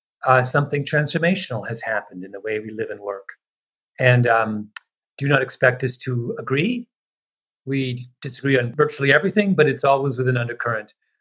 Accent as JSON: {"language": "English", "country": "Canada", "said": "I am very Canadian."}